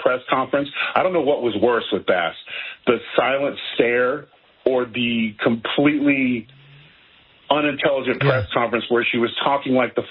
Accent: California, United States; also born or lived in Boston; I grew up in California. I moved to California from Boston when I was, I think, eight.

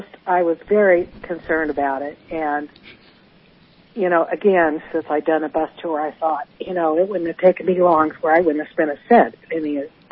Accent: California, United States; Well, having been born and bred in Shasta County, I feel it's very close to my heart.

